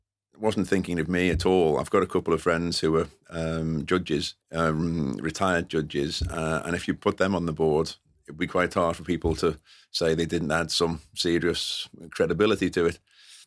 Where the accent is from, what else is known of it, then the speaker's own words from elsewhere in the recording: London, United Kingdom; started following Saracens a bit because I'm a North London boy. They were always kind of my team. I'm half Irish.